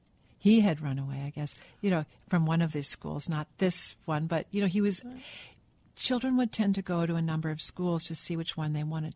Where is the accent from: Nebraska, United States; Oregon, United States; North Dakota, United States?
North Dakota, United States; Wahpeton; I grew up on the Wapton boarding school campus for part of my childhood.